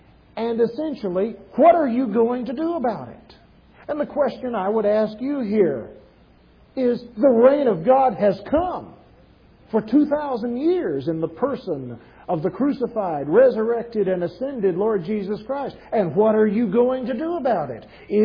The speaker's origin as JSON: {"language": "English", "town": "Junction", "region": "Texas", "country": "United States", "tie": "born or raised there", "said": "Let me tell you a story from the history of my hometown. I was raised out at Junction"}